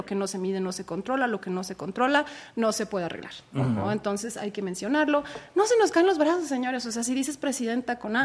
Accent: Sonora, Mexico; born there; No, nací en Sonora, norte.

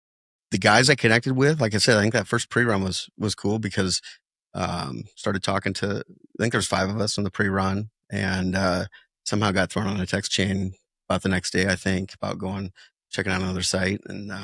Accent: Bennington, Vermont, United States; said that I was from Bennington, and that was the day that you said that I was going to be the guy to plant the first flag in Bennington.

